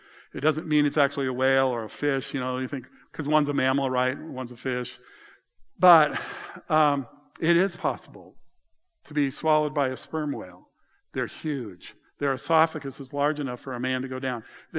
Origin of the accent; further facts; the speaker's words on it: Colorado, United States; I grew up in Colorado, so ocean was not my first experience.